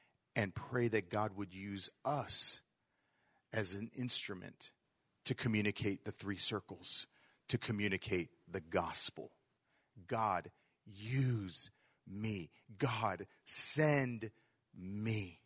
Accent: Brazil; It just so happened to be my hometown, where I was born, where my dad is from, where his family lives. It's in the middle of nowhere.

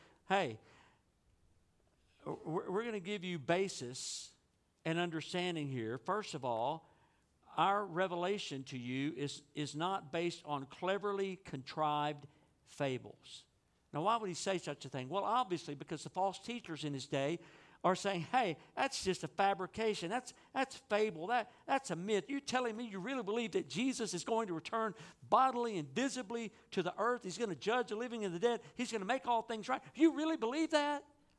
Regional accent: Texas, United States; So when I was growing up in Northeast Texas, we didn't have cable TV out in the country.

